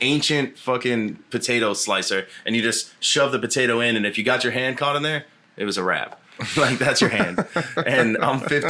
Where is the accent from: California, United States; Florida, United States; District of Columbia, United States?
Florida, United States; Fort Myers; I was born in Fort Myers, Florida. And we kind of grew up kind of poor.